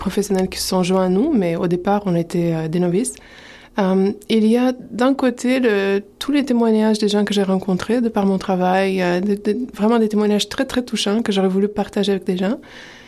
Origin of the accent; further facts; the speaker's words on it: Romania; J'ai grandi en Roumanie pendant le communisme